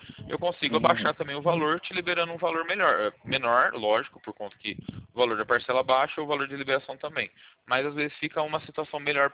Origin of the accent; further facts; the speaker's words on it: Porto Ferreira, São Paulo, Brazil; eu sou de Porto Ferreira.